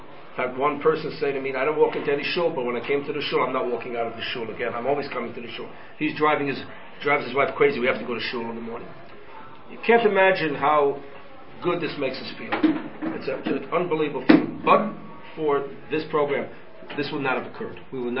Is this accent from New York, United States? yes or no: no; California, United States; I'm here from California visiting my son here in Ramat Beit Shemesh